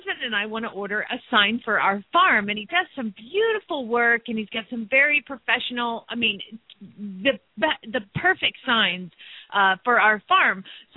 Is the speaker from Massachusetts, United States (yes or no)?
no; Phoenix, Arizona, United States; from Phoenix, Arizona